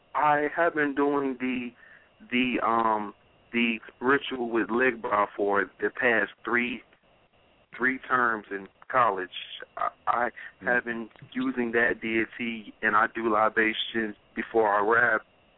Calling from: Palm Beach, Florida, United States; I'm calling from Palm Beach, Florida.

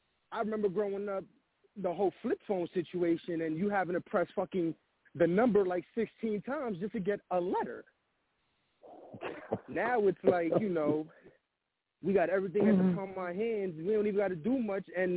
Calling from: Bronx, New York, United States; Man, listen, I'm coming from the Windy of the Bronx.

